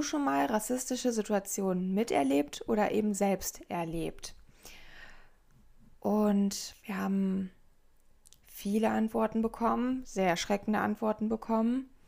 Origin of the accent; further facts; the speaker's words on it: East Germany, Germany; Ja, ich komme aus Ostdeutschland.